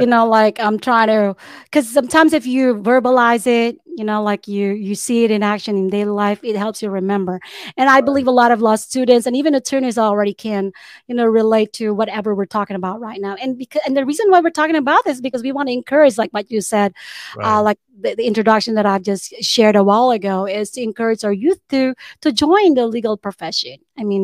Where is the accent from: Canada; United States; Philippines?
Philippines; yes, of course, I'm from the Philippines and I take pride of my country.